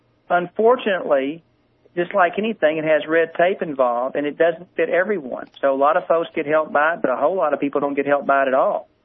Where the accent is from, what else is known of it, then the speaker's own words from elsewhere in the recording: Kentucky, United States; I'm from Kentucky originally.